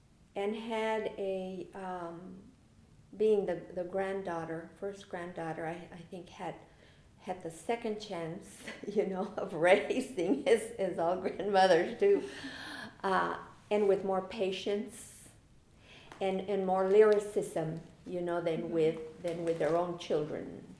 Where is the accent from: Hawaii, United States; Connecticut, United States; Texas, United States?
Texas, United States; El Paso; born there; Well, I was born in El Paso in 1937, which is places me right in the Depression era.